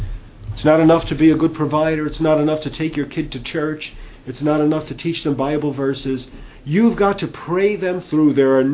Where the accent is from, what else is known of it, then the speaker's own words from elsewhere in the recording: Medford, New York, United States; I grew up in Medford, Long Island, and went to school out there, and there was this fellow, Vinny.